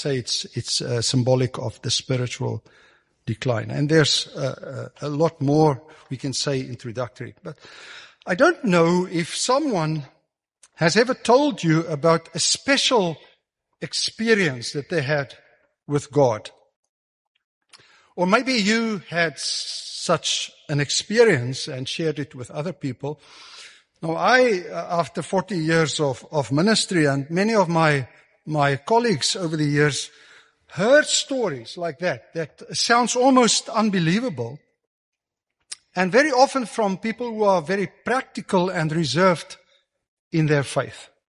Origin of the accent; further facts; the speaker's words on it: South Africa; first language Afrikaans; English is a second language; You know, I'm Afrikaans speaking, so I say things maybe a little bit different.